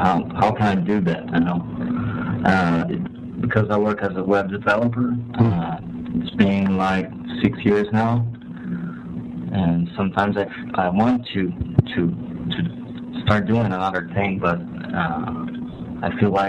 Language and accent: English; Brazil; I'm from Brazil.